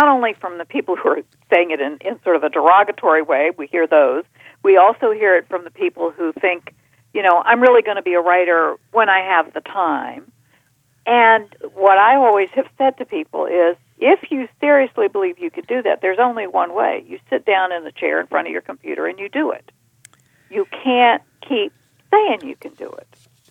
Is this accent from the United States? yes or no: yes; Virginia, United States; I did. I grew up in Virginia.